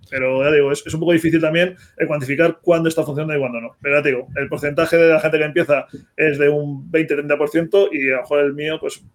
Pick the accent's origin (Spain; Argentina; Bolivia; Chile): Spain; Alcalá de Henares, Community of Madrid; como digo, yo soy de Alcalá de Henares.